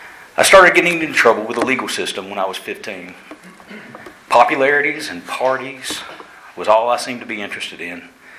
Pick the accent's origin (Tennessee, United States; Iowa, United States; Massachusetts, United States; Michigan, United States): Tennessee, United States; Chattanooga; born there; I was born on February 25th, 1973 at Erlanger Hospital in Chattanooga.